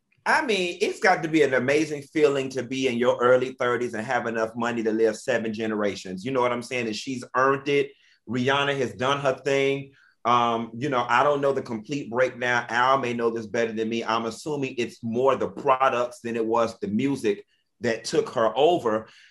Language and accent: English; Imo, Nigeria; I'm from the Imo region of Nigeria. I'm 13% Guyanian, Liberian, and Sierra Leonean, and 6% Senegambian and Guinean